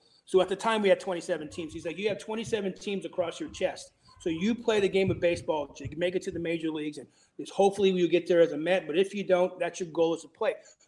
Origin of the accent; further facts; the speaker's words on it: West Coast, United States; I mean, I grew up on the West Coast with those teams